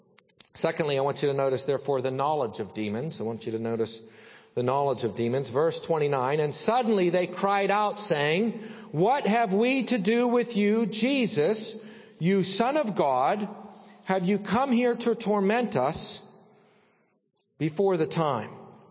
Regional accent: Salzburg, Austria; my nickname growing up in Salzburg was

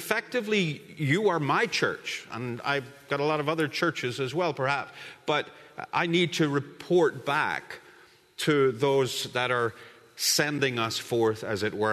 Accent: Northern Ireland, United Kingdom; I'm sorry, but I'm Northern Irish and I love alliteration.

